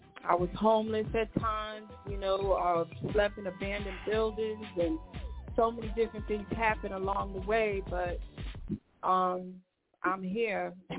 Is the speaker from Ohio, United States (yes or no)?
no; Brooklyn, New York, United States; Well, I'm a singer. I grew up in Brooklyn, New York, singing in church.